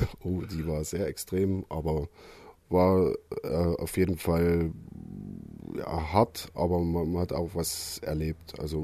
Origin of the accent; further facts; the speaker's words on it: Arnstadt, Thuringia, Germany; born there; now in Laupheim, Germany; 41 Jahre und lebe jetzt seit knapp 20 Jahren hier in Laupheim. Gebürtig komme ich aus Thüringen, aus Arnstadt bei Erfurt.